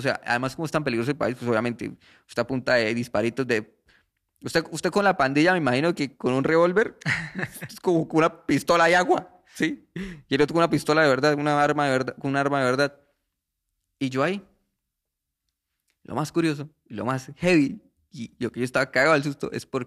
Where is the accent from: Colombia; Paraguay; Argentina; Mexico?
Colombia; tuve una experiencia como colombiano